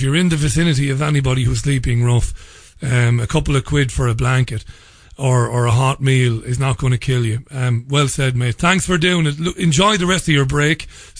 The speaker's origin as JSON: {"language": "English", "country": "Ireland", "said": "As an Irishman who remembers when the Irish rejected the Nice Treaty in 2000"}